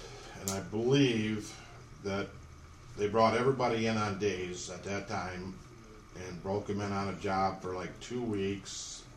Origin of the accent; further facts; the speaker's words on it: East Lansing, Michigan, United States; Actually, I grew up in East Lansing, which basically my area that I grew up in is out of Lansing. It was considered at that time being living in the country.